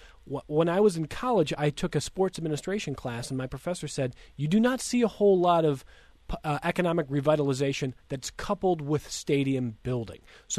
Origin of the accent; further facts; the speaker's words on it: Cleveland, Ohio, United States; I grew up in Cleveland, and when I was growing up, I watched the Browns in the old stadium, the Indians in the old stadium.